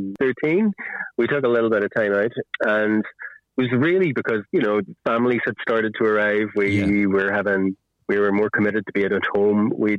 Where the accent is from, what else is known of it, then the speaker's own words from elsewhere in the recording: Armagh, Northern Ireland, United Kingdom; But then I got a gig in my hometown of Armagh at a harp festival, the Edward Bunton Harp Festival